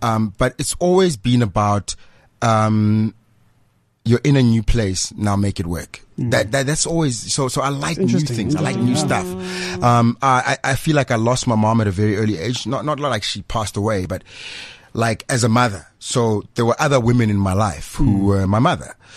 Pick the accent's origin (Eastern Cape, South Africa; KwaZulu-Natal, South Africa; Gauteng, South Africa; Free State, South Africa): Gauteng, South Africa; Pretoria; also born or lived in Mamelodi; Well, I grew up in Pretoria. Well, I was born in Mamelodi. My parents moved in 1977 to Soshanguve